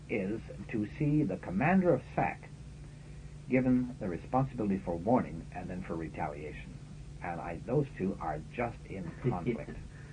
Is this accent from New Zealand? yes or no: no; Canada; So as a Canadian, from a Canadian point of view